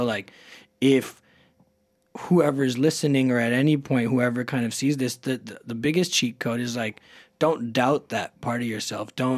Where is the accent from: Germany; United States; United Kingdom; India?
India; But my relationship with being Indian definitely wavered.